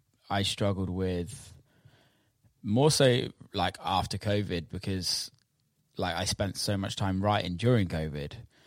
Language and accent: English; United Kingdom; I had an amazing career in America, but then couldn't even get a show in my hometown in the UK.